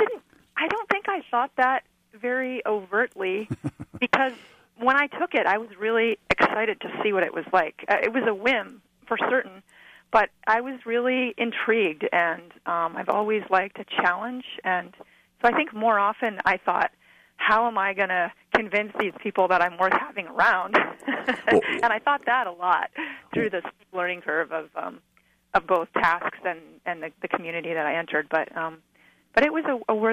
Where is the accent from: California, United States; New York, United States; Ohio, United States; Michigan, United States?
Michigan, United States; moved away as an adult; also born or lived in Western Montana, United States; I grew up in Western Michigan, and when I moved to Western Montana right after college